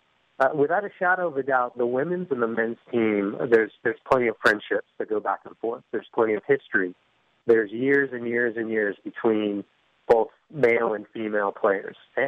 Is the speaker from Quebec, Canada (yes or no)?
no; Vancouver, British Columbia, Canada; hold on a second, I'm from Vancouver.